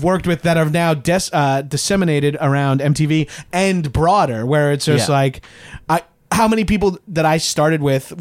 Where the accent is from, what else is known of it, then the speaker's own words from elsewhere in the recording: Long Island, New York, United States; I follow stand up and I'm from Long Island.